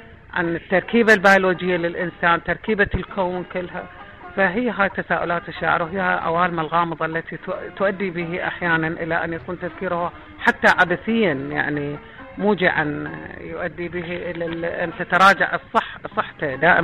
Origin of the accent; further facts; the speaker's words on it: Diwaniyah, Al-Qadisiyah Governorate, Iraq; نشأت في مدينة الديوانية إحدى مدن الفرات الأوسط، وكانت مكتبة الديوانية قريبة أيضا. نشأت في بيت عروبي، أبي شاعر من لغة أو شعر البدو